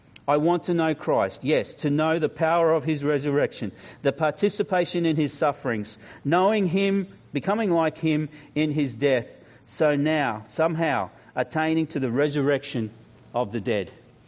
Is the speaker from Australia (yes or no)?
yes; Queensland, Australia; I'm an Aussie because I was born in Australia. I'm a Queenslander because I'm born in Queensland. And I praise God that both my parents had the common sense and the nous and the discernment to move from New South Wales to Queensland.